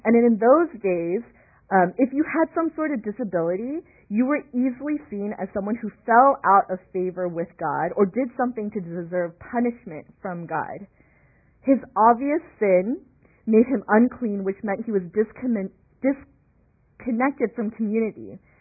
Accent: Los Angeles, California, United States; So when I moved from Los Angeles, where it's a heavily populated Korean-American community, I came here for school, and it was like no Koreans.

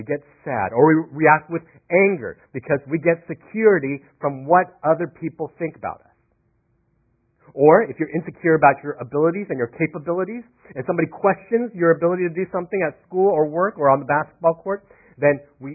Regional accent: Florida, United States; also born or lived in Pennsylvania; I grew up on the East Coast, born in Pennsylvania, but raised mostly in Florida.

